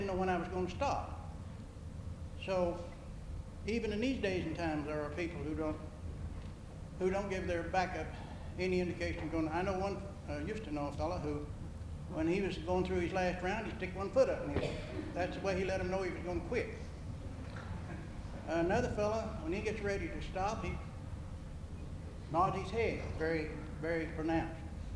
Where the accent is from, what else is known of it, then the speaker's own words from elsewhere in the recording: West Virginia, United States; I grew up in Roane County, less than a mile from the Kanawha County line.